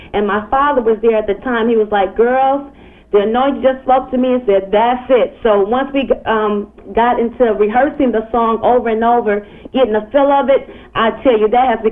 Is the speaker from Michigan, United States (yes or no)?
yes; Saginaw, Michigan, United States; even to this day, a lot of people think that we're from Detroit, and so we have to constantly remind them that we're from Saginaw, Michigan, which is north of Detroit